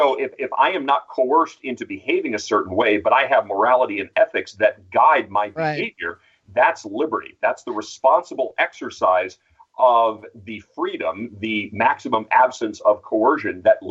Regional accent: United States; It's my right as an American, and I choose to exercise that right.

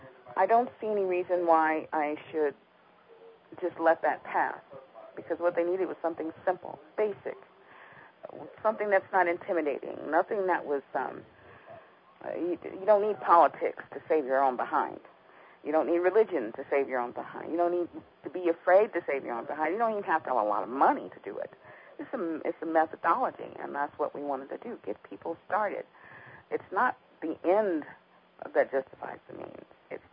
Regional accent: Chicago, Illinois, United States; born there; I'm from a city. I was born in Chicago. And I never heard the word preparedness when I was growing up, but I'm not a city girl.

